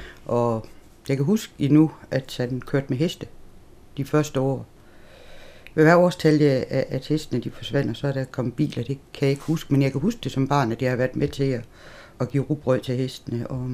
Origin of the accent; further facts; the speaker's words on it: Horsens, Central Denmark Region, Denmark; born there; og jeg er født i Christianholmsgade i Horsens i november 1946.